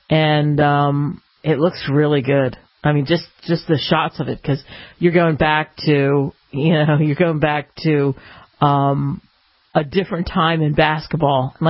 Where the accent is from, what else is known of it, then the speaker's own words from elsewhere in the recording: East Coast, United States; I didn't know a lot about Showtime growing up on the East Coast